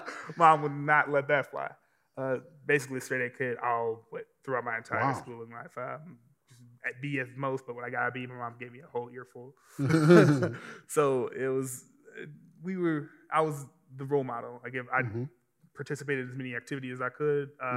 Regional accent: Chicago, Illinois, United States; moved away; Growing up in Chicago, it was definitely rough, to say the least.

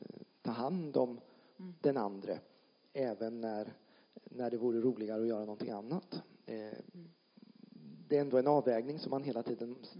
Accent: Ödeshög, Östergötland, Sweden; also born or lived in Motala; now in Norrköping, Sweden; Jag har ju jobbat i Linköping och bor i Norrköping. Jag är uppvuxen i Ödeshög i sydväst. Där med Rökstenen och Alvastra klosterruin. Jag har bott många år i Motala. Jag har gått på gymnasiet i Mjölby. Jobbat i Linköping och nu bor jag i Norrköping.

